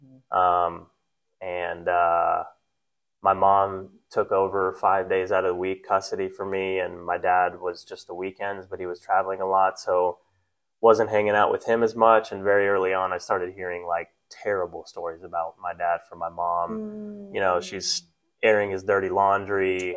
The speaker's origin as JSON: {"language": "English", "town": "Atlanta", "region": "Georgia", "country": "United States", "tie": "born or raised there", "said": "I grew up in Atlanta, so where we are now. Yep. I spent most of my life here, but, you know, upper middle class, went to good elementary school, loved middle school."}